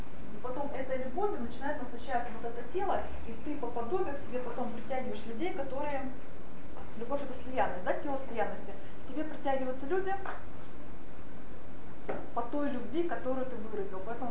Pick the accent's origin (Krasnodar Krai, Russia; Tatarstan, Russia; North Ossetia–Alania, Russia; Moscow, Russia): Tatarstan, Russia; Я сама выросла в Татарстане, поэтому у нас там тоже было своеобразие.